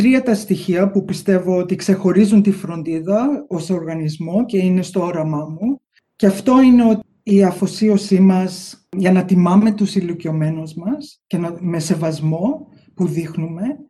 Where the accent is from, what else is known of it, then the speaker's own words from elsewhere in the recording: Melbourne, Victoria, Australia; παρόλο που γεννήθηκα και μεγάλωσα στη Μελβούνη, η οικογένειά μου είναι από τη Θεσσαλονίκη. Οι γονείς μου μεγαλώσαν στη Νέα Ρεδεστό. Και οι παππούδες μου ήταν από τα Βασιλικά και οι δύο γιαγιάδες μου ήταν από τη Σμύρνη.